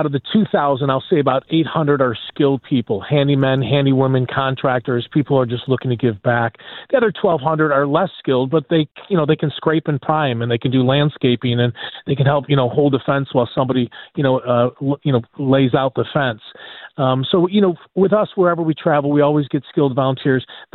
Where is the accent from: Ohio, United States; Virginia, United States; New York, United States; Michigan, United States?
New York, United States; Buffalo; You know, I grew up in North Buffalo.